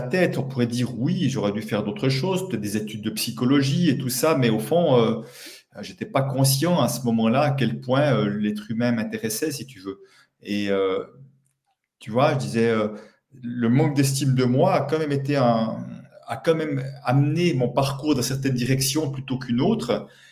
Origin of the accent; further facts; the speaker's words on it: Switzerland; accent: Swiss; L'enjeu sera de me décoder mon accent suisse déjà.